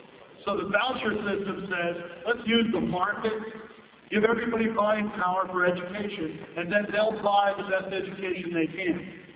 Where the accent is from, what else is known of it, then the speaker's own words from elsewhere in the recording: California, United States; California has corporal punishment. I grew up in California, so.